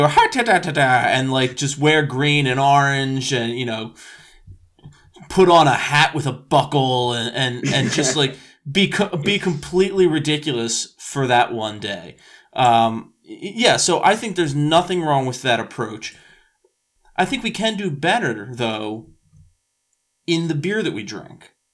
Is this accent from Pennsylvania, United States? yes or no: yes; Pennsylvania, United States; being an Irish Catholic from Delaware County, Pennsylvania